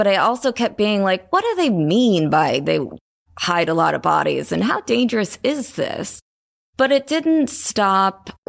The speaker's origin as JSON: {"language": "English", "town": "Kansas City", "country": "United States", "said": "I am not from the Lowcountry. I am from Kansas City. I don't have relatives here. I don't have family roots here."}